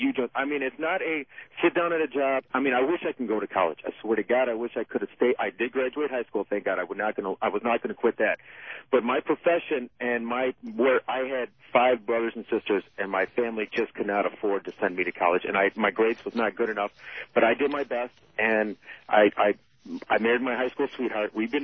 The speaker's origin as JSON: {"language": "English", "country": "United States", "said": "And being American, I have my right to my opinion."}